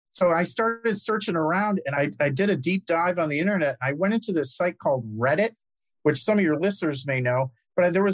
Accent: Nantucket, Massachusetts, United States; I was a police officer for the summer in my hometown, Nantucket, Massachusetts. So we had a summer home there, and I joined the police force.

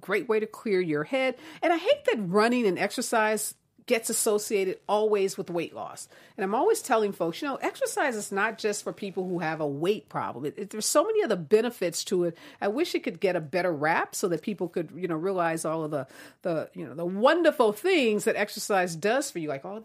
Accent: Midwest, United States; now in Los Angeles, United States; I grew up in the Midwest. You couldn't even wear white after Labor Day. So you know how happy I am to be in LA?

